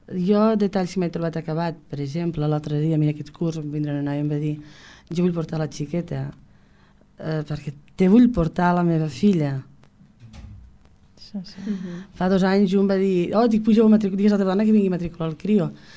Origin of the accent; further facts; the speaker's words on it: Falset, Catalonia, Spain; O és que seria molt trist que diguéssim que soc de Falset i m'he d'anar a fer de mestra en un altre lloc.